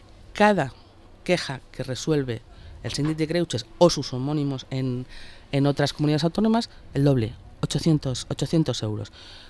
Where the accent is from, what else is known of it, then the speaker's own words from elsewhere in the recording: Valencian Community, Spain; Y nosotros lo que somos valencianos y españoles.